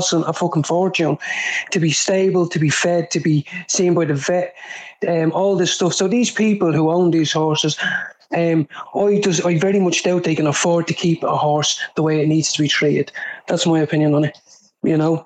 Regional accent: Clare Hall, Leinster, Ireland; I grew up in Clare Hall, very close to Belcamp

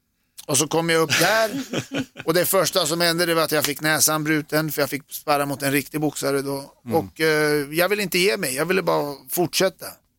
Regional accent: Sweden; born there; jag är född i Sverige, men har föräldrar som... Så jag härstammar från... Mm. Jag är armenier.

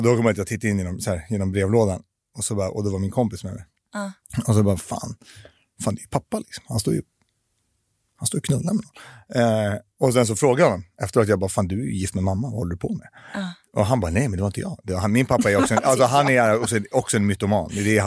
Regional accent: Stockholm, Stockholm County, Sweden; Min pappa är från Israel. Min mamma är härifrån. Och jag är uppvuxen på Södermalm.

